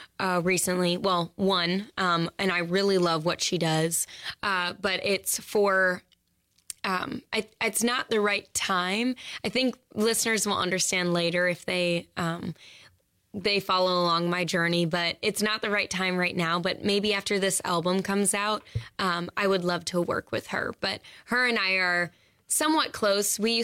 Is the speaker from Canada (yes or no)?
no; Nashville, Tennessee, United States; when they see me and they see that I'm a songwriter from Nashville and a singer in these venues, it's a hard game.